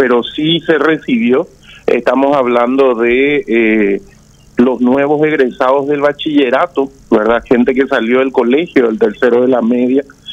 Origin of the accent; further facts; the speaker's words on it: Asunción, Paraguay; Yo soy de Barrio Obrero.